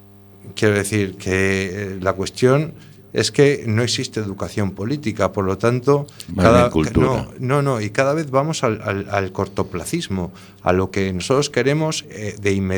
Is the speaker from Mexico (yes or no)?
no; Madrid, Community of Madrid, Spain; Yo soy de Aluche